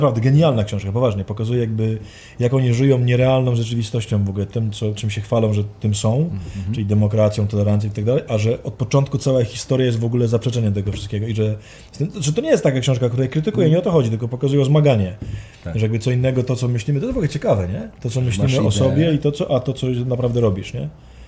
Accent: United States; No właśnie, jestem Amerykanin.

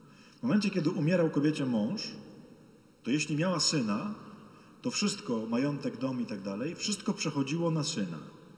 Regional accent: Myszków, Silesian Voivodeship, Poland; Ja pochodzę z Myszkowa koło Częstochowy i obok mnie jest taka mała miejscowość, która się nazywa Mysłów.

